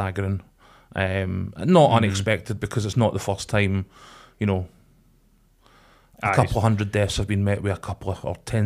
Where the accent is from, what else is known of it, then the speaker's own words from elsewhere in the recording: United Kingdom; this has been the disappointing aspect for me as a British citizen